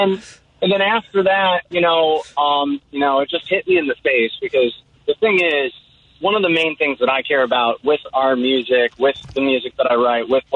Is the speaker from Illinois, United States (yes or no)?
yes; Riverside, Illinois, United States; also born or lived in Chicago; I was born in Chicago and grew up in Riverside. I came from a family of musicians.